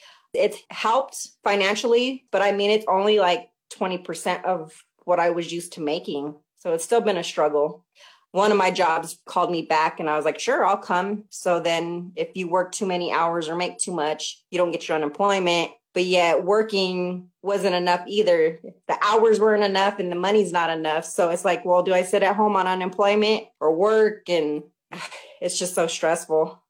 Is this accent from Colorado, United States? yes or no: yes; Greeley, Colorado, United States; now in Denver, United States; born and raised in Colorado, from Greeley, Colorado. I moved out to the Denver area in 2005.